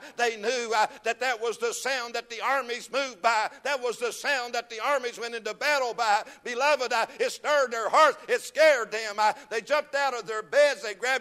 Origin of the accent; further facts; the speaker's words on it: United States; I said, no, Amerikanisch. I'm an American.